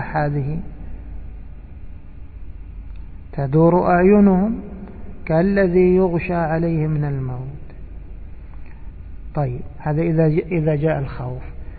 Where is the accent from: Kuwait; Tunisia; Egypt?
Egypt; يقولون سلقه، سلقوا يعني، نقول عندنا في مصر سلقوا.